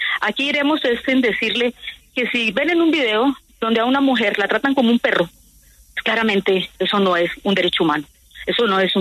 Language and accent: Spanish; Aguazul, Casanare, Colombia; Yo vengo de un pueblo, yo soy de Aguasul, Casanare. Yo vengo de un pueblo donde los niños hoy medianamente saben o saben bien el inglés.